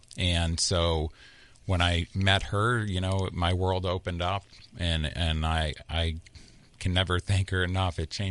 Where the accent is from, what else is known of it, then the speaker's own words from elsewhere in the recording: Cape Cod, Massachusetts, United States; I mean, I'm from the Northeast. You know, there's no diversity really where I grew up. I grew up on Cape Cod. It was a bunch of fishermen, you know.